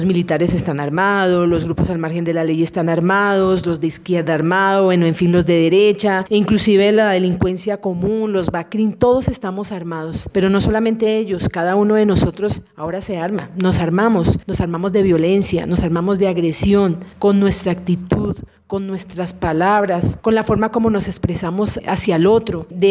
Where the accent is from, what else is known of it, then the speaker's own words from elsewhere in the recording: Colombia; como seres humanos, como colombianos, como ciudadanos